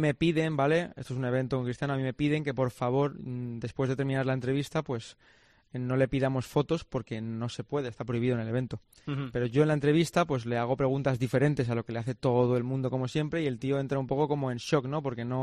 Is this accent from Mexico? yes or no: no; Spain; al final yo soy español y yo quiero que gane España.